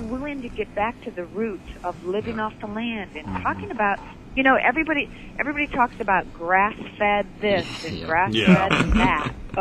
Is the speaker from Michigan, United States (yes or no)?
yes; Michigan, United States; that's only because we're from Michigan.